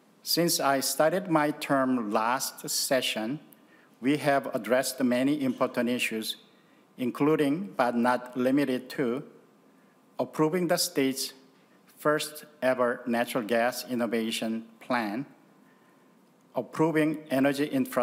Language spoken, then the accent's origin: English; Seoul, South Korea; English is a second language; moved away as an adult; now in United States; I was born and raised in Seoul, Republic of Korea. I came to the United States when I was almost 19 in 1983. When I came to the United States, I barely spoke and understood English.